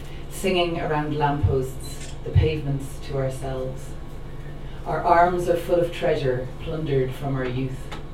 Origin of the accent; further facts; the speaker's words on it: Dublin, Leinster, Ireland; also born or lived in County Clare; now in Oslo, Norway; I grew up in Dublin. I lived in County Clare for a very long time, and then I moved to Oslo 2 years ago.